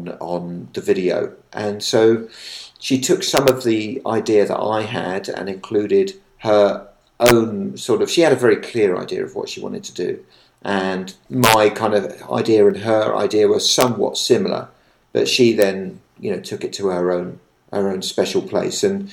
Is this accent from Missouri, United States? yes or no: no; Oklahoma, United States; Oh, really? Oh, dear. I'm actually from Oklahoma. I'm putting it on.